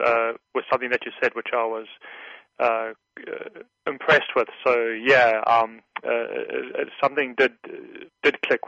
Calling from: Illinois, United States; I'm calling from Illinois.

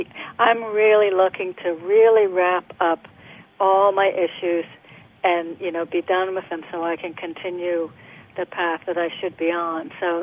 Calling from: Connecticut, United States; in Connecticut.

